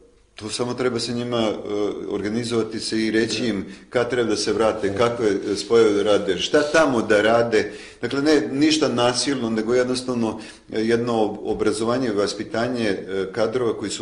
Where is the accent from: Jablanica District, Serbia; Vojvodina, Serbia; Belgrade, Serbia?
Jablanica District, Serbia; Leskovac; born there; Uzgred sam rođen u Leskovcu.